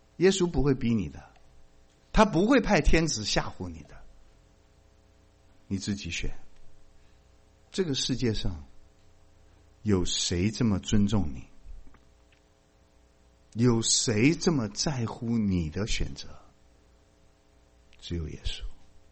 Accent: China; 咱们中国人有个好处，最识相。我们中国人呢是宁可信其有不可信其无啊。

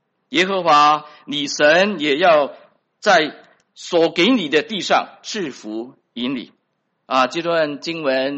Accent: China; 用咱们中国人一句话就是说出入平安，万事如意。

